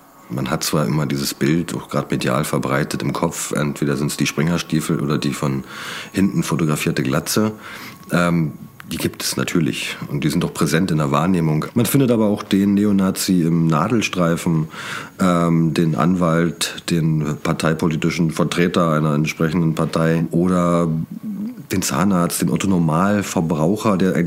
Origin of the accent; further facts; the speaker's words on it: Brandenburg, Germany; now in Berlin, Germany; Ich bin aus Brandenburg, bin da auch groß geworden, später nach Berlin gezogen und habe so meine Wendejahre als Jugendlicher und junger Erwachsener dann später in Brandenburg mitbekommen